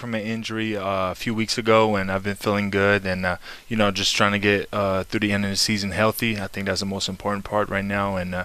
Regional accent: Canada; now in Atlanta, United States; It's kind of, you know, I'm from Canada, so I feel like Atlanta kind of adopted me in a certain way.

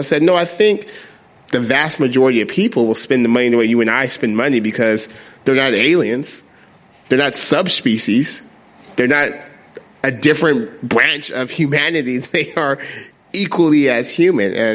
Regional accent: Stockton, California, United States; I'm from Stockton, California. It's a city in California, about 320,000 people, 30% poverty.

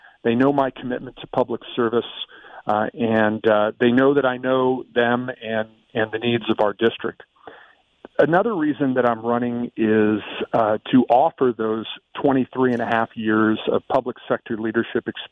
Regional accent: Athens, Ohio, United States; I first ran for office in my hometown of Athens, Ohio, when I was 20 years old.

